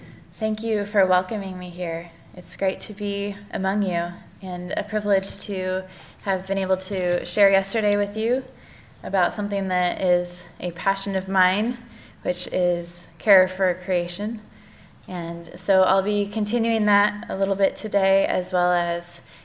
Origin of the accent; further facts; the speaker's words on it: Newberg, Oregon, United States; So I grew up a Quaker in Oregon, in Newburgh, and I am currently a member of North Valley Friends.